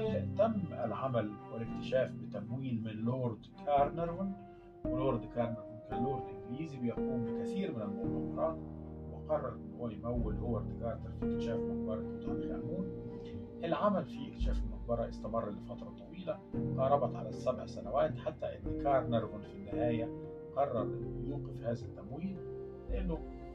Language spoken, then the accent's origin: Arabic; Egypt; كل حد بيشتغل في الآثار عندنا في مصر